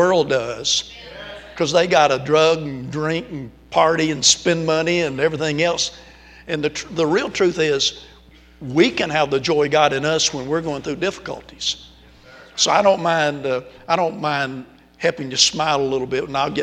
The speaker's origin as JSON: {"language": "English", "region": "South Carolina", "country": "United States", "tie": "born or raised there", "said": "Now, we grew up in South Carolina."}